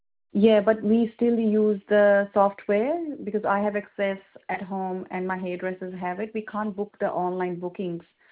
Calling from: Sydney, New South Wales, Australia; Hi, I'm calling from Sydney.

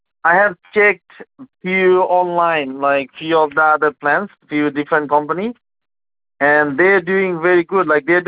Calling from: Cyprus; I'm calling from Cyprus

